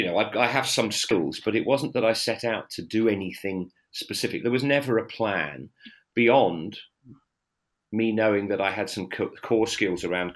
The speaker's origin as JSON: {"language": "English", "region": "East Midlands", "country": "United Kingdom", "tie": "born or raised there", "lives_now": "Norwich, United Kingdom", "said": "I born and raised in Lincolnshire, and went to school in Peterborough. There, but for the bulk of my life, I lived in Norwich in Norfolk."}